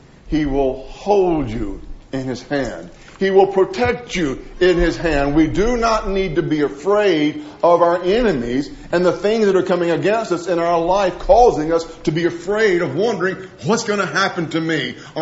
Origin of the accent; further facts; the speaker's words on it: Grenada, Mississippi, United States; moved away; I remember growing up in Grenada, Mississippi.